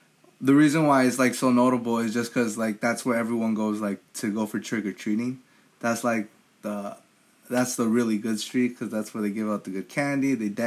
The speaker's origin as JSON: {"language": "English", "town": "Los Angeles", "region": "California", "country": "United States", "tie": "born or raised there", "said": "I grew up in Los Angeles, but I feel like I've never seen my kind of Los Angeles in media. And this is my Los Angeles."}